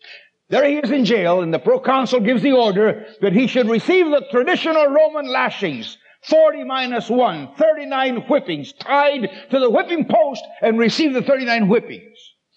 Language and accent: English; Puerto Rico; I was raised in Puerto Rico under very difficult circumstances. As a child, I didn't know that I was poor.